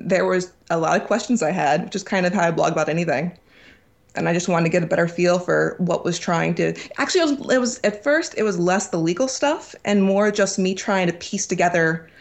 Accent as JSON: {"language": "English", "region": "Georgia", "country": "United States", "tie": "born or raised there", "said": "I'm from Georgia originally, grew up there. I went to college at Agnes Scott in Decatur"}